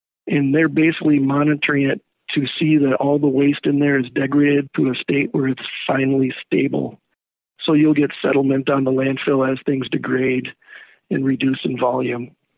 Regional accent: Wisconsin, United States; also born or lived in Minnesota; I'm originally from Wisconsin and most recently moved here from northern Minnesota.

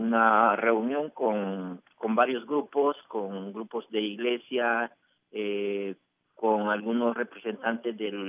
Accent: El Salvador; Soy de El Salvador, un trabajador de lechería.

